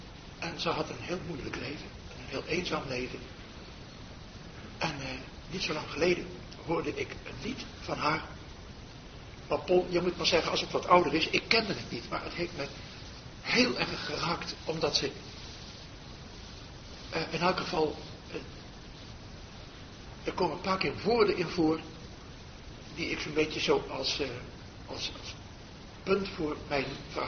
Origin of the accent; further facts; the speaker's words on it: Nijmegen, Gelderland, Netherlands; Misschien weet u het niet, maar u weet dat ik uit Nijmegen kom.